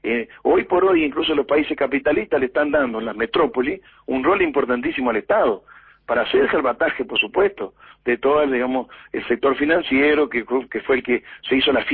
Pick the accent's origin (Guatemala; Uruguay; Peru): Uruguay